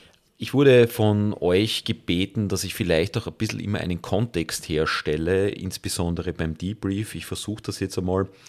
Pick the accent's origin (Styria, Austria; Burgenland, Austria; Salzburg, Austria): Styria, Austria; Graz; bin ich ja auch vom Land in die Stadt gekommen. Also ich bin aus Graz gekommen